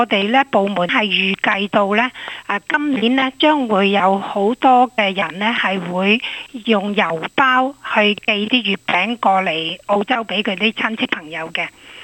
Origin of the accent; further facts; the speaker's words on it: China; 呢啲都係我哋中國人應節嘅食品嘅